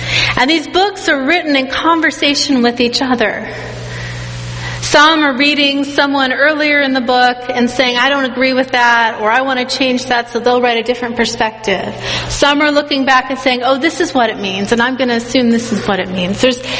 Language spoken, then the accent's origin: English; California, United States; And growing up in California, this was a really big part of my historical identity.